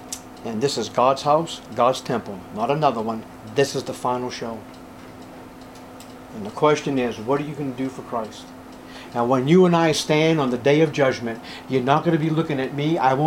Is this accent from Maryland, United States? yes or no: no; Topeka, Kansas, United States; "Well, we're from Topeka, Kansas."